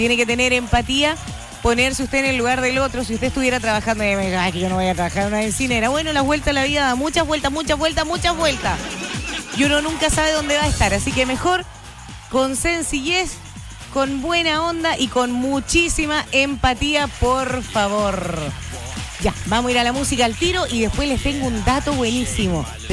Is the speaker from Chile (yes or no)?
yes; Chile; ¿Por qué somos así los chilenos, oiga?